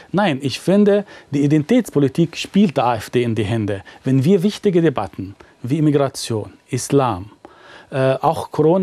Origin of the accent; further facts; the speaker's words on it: Egypt; Und dann saß er neben mir und hat gesagt, wie jetzt, woher kommst du? Aus Ägypten.